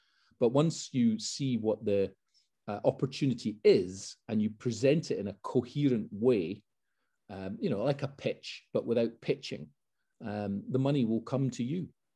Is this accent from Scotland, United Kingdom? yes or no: yes; Edinburgh, Scotland, United Kingdom; But when I then went back to my hometown, which was Edinburgh